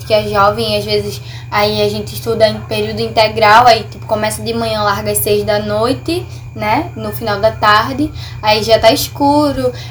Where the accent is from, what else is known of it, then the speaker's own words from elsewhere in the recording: Recife, Pernambuco, Brazil; eu tenho 15 anos, sou da comunidade do Recife